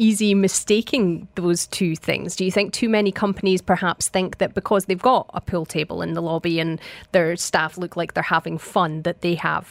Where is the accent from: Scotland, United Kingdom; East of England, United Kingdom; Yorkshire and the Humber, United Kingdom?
Scotland, United Kingdom; Edinburgh; now in United Arab Emirates; I'm glad I'm from Edinburgh.